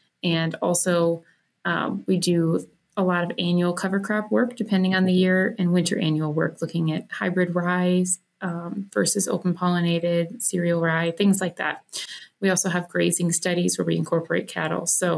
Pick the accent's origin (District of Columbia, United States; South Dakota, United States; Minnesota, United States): South Dakota, United States; Baltic; I am originally from Baltic, South Dakota, so southeast portion of the state. And I grew up on a farm there and always had an interest in all things ag.